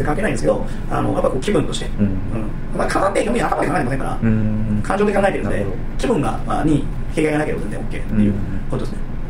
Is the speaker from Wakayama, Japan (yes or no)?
no; Kochi, Japan; 僕は四国の高知県出身なんで、地元でね、うなぎを食べてたんですよ。中学生ぐらいで食べてたんですよ